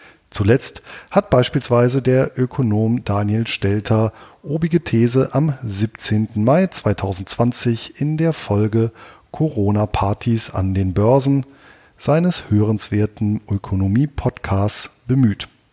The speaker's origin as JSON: {"language": "German", "town": "Bonn", "region": "North Rhine-Westphalia", "country": "Germany", "tie": "born or raised there", "said": "meiner alten Heimatstadt in diesem Jahr seinen 250. Geburtstag. Als der Wegbereiter der Romantik in Bonn geboren wurde"}